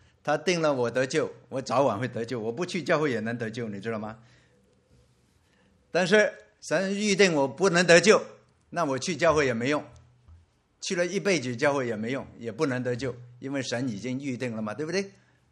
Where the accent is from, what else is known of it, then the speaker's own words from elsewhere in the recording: Hong Kong; 我是来自香港